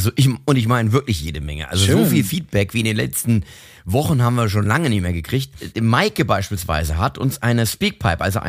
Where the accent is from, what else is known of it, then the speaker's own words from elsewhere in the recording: Mainz, Rhineland-Palatinate, Germany; aus meiner Heimatstadt Mainz